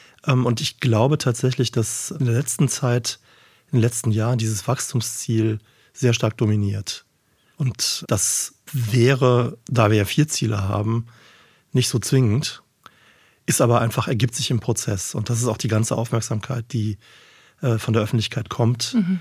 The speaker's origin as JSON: {"language": "German", "town": "Cologne", "region": "North Rhine-Westphalia", "country": "Germany", "said": "Ich komme aus Köln"}